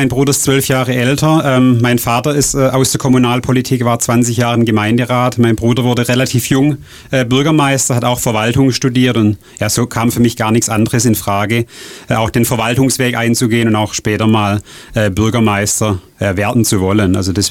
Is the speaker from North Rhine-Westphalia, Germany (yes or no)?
no; Baden-Württemberg, Germany; Das kann man ja auch nicht immer planen, wenn so eine Stadt frei wird in meiner Heimatregion, in unserer Heimatregion von meiner Frau und mir